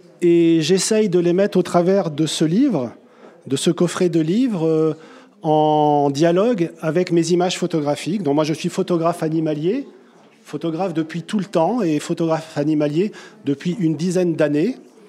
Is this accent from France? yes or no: yes; Châtillon-Coligny, Centre-Val de Loire, France; Moi, je suis de Châtillon-Coligny.